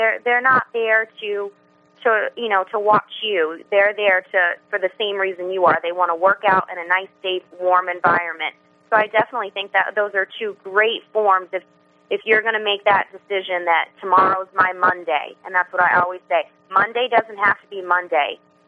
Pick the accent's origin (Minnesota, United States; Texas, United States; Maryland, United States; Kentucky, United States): Texas, United States; now in Rhode Island, United States; And I'm from Texas. I've only been in Rhode Island for 7 years.